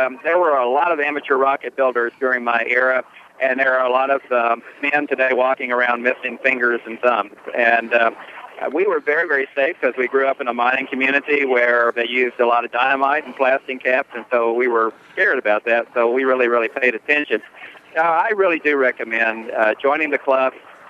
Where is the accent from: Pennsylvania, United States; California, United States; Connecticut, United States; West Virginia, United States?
West Virginia, United States; Colwood; it's sort of like where I grew up in Colwood, West Virginia. When we started out, it was just all nasty little shacks, and ultimately it grew into quite the thriving little village.